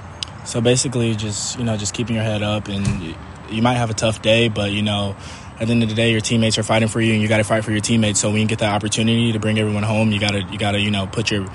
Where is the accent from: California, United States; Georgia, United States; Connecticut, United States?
Georgia, United States; Atlanta; Yeah, I love Atlanta. I miss it a little bit. Pretty much played baseball growing up in Atlanta.